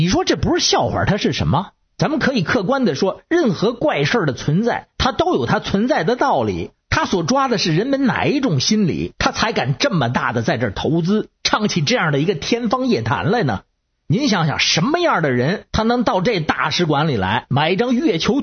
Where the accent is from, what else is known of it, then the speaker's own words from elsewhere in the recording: Beijing, China; 各位听众好，我是北京的